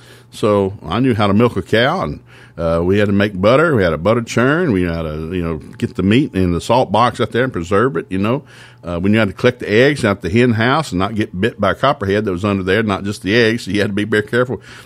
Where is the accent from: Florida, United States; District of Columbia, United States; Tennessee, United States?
Tennessee, United States; So we grew up in East Tennessee in the Appalachian Mountains. I love the mountains.